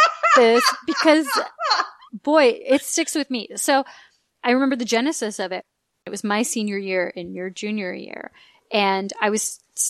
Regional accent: San Diego, California, United States; now in New York, United States; No one ever believes I'm from San Diego, by the way.

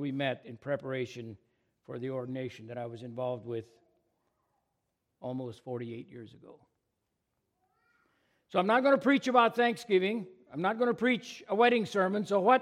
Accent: Indiana, United States; moved away as an adult; also born or lived in Georgia; now in South Carolina, United States; Some of you might remember that we were once Northern Indiana folk. But 42 years ago, we moved from Northern Indiana to Southern Indiana and later to Georgia, and now, getting close to retirement, moved to South Carolina to where our oldest son lives.

